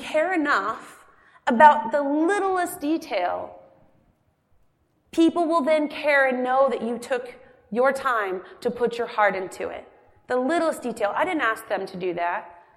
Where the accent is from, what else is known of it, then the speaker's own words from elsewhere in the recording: Midwest, United States; I'm from the Midwest. This is what we do.